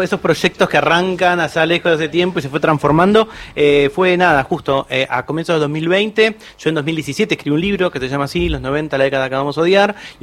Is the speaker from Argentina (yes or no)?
yes; Buenos Aires Province, Argentina; now in Buenos Aires, Argentina; yo soy de provincia de Buenos Aires, me mudé a Capital Federal sobre el final para poder venir a estudiar.